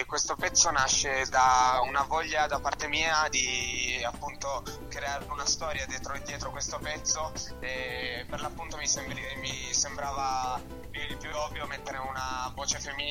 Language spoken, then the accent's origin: Italian; Turin, Piedmont, Italy; io sono di Torino